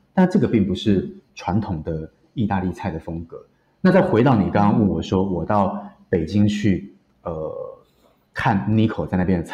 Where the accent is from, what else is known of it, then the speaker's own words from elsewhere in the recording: Taiwan; 以我是台湾人，今天有外来的观光客跟我说哎呀你们台湾人都好甜哦